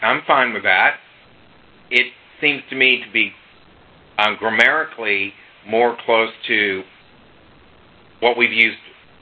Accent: United States; As an American, I think I should steer clear of that.

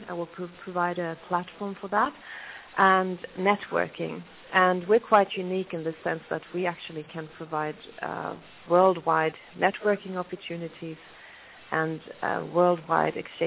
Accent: Poland; English is a second language; and I'm from Poland.

